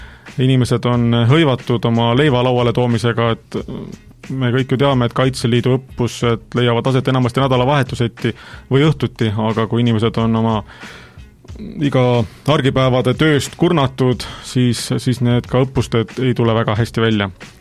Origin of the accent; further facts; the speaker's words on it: Jõgeva County, Estonia; pärit olen ma Jõgevamaalt lõpetanud või käinud koolis ja lõpetanud ka Oskar Lutsu nimelise Palamuse gümnaasiumi